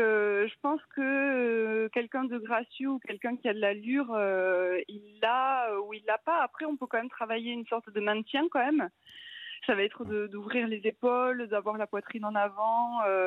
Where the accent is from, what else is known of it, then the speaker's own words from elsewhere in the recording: Toulouse, Occitanie, France; En plus, moi, je venais de Toulouse, donc j'ai laissé quand même tous mes amis là-bas, les amis de mes parents, donc on était un peu tout seul quand même à Paris.